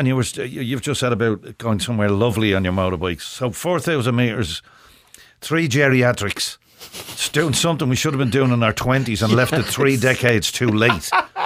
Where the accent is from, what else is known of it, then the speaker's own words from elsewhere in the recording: Ireland; But of course, being Irish, we went in the middle of February on motorbikes